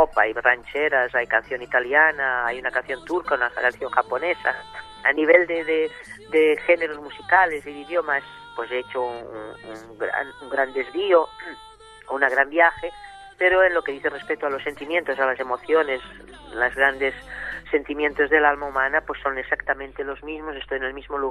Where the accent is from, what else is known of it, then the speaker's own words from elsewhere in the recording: Porto, Porto District, Portugal; moved away as an adult; also born or lived in Spain; now in Lisbon, Portugal; yo nací en Oporto, después cerca de 20 años, a los 20 años, 18, 20 años me fui a Barcelona, detrás de mi abuela, de mi Yaya, que me educó en Oporto, pero después regresó a su ciudad para terminar allí, digamos, y viví unos años en España, y después regresé